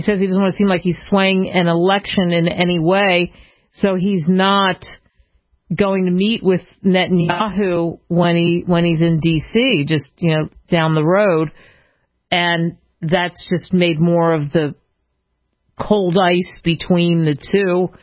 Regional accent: Philadelphia, Pennsylvania, United States; I grew up in Philadelphia. I can't tell you how many times I've seen the Declaration of Independence

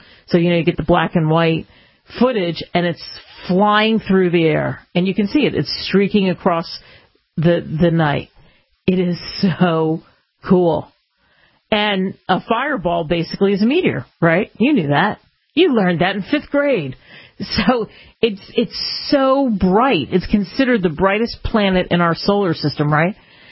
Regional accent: Pennsylvania, United States; Listen, I grew up outside of Philadelphia.

